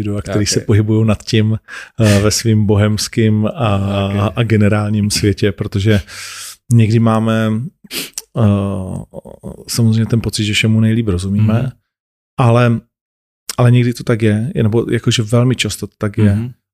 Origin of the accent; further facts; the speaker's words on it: Ostrava, Moravian-Silesian Region, Czechia; protože jsem vyrostl v Ostravě, jsem z ostrýho prostředí, celý život jsem se v ostrým prostředí jako pohyboval